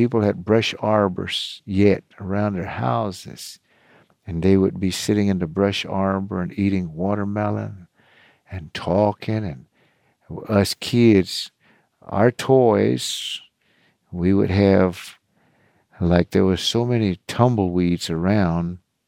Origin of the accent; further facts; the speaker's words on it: Hobart, Oklahoma, United States; my parents were quite old, and they just talk Kiowa all the time around the house. But I grew up in Hobart, Oklahoma.